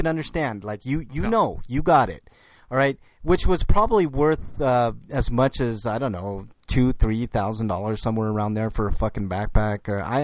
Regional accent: United States; born there; I was born in the United States, so hopefully everybody doesn't think I'm illegal.

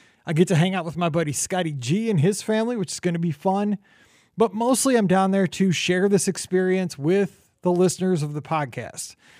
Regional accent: Missouri, United States; I'm from Missouri, man.

